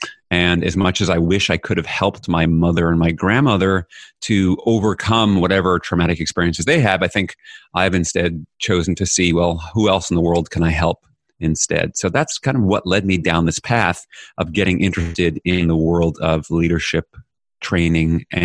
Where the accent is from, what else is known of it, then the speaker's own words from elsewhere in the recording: New York City, New York, United States; growing up in New York City in the 1970s and 80s was, wow, my experience at home was so different from the experience at school or at my friends' houses.